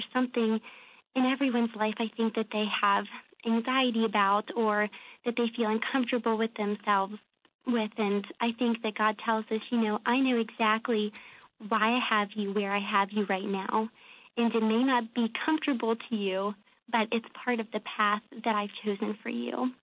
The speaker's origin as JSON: {"language": "English", "town": "Lynchburg", "region": "Virginia", "country": "United States", "tie": "born or raised there", "said": "it was like my really, you know, first exposure to being away from home, like my hometown in Lynchburg."}